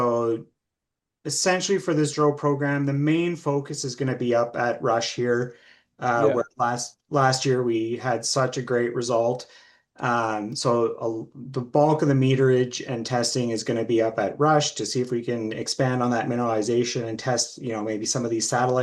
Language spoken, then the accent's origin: English; Saskatchewan, Canada; And we're both from Sask